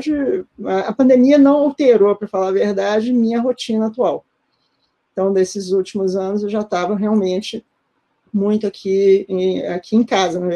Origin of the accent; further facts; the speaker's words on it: Belo Horizonte, Minas Gerais, Brazil; eu moro em Belo Horizonte, eu sempre morei aqui, eu sou de Belo Horizonte